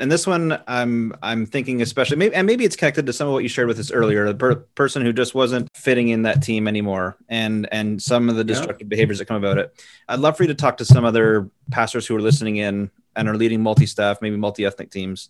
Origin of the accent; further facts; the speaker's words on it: Ontario, Canada; I grew up just northwest of Ottawa in a little English town and surrounded by French speaking communities.